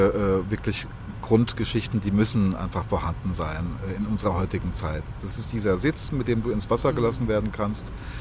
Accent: Hesse, Germany; Ich komme aus Südhessen, da unten gibt es auch Baggerseen.

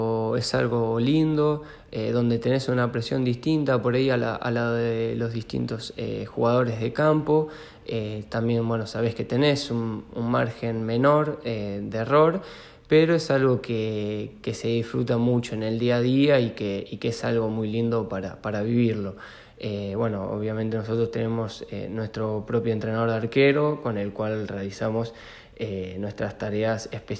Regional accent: Alcorta, Santa Fe, Argentina; Mis inicios en el fútbol se dieron en los Andes de Alcorta, el club de mi pueblo.

